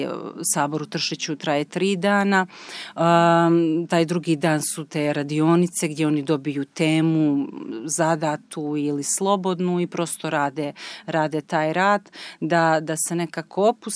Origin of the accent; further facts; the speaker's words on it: Trebinje, Republika Srpska, Bosnia & Herzegovina; Mi kao Hercegovci, u stvari to ja dolazim iz Trebinja, pa kod mene je ta Hercegovina onako dosta kršovita